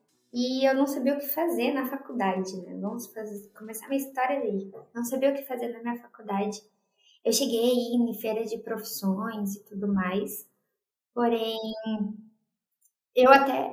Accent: Curitiba, Paraná, Brazil; eu sou de Curitiba

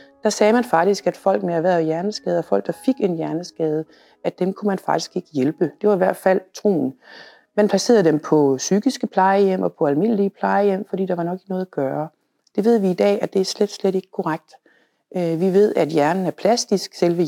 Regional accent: Jutland, Denmark; now in Copenhagen, Denmark; Jeg er jyde, skal sige, så alligevel så endte i København

